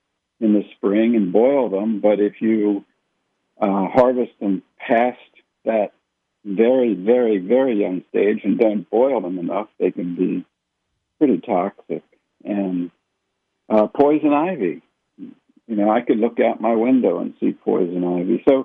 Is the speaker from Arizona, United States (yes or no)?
no; Wilmington, Delaware, United States; I grew up in Wilmington, Delaware, and I became enchanted with plants at about age 4, as I remember.